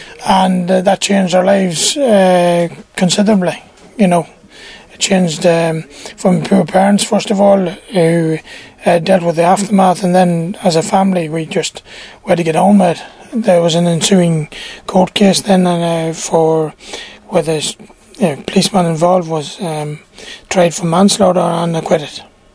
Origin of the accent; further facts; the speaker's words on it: Canolly, Northern Ireland, United Kingdom; I'm originally from Canolly, which is the neighbouring village up the road. It's about 4 miles from here, and I studied in Belfast and Glasgow, and then when I got married, I returned to Derrylin.